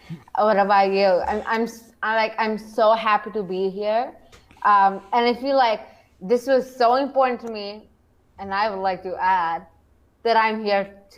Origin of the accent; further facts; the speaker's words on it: Islamabad, Islamabad Capital Territory, Pakistan; I am from Islamabad, Pakistan, and I'm a stand-up comedian.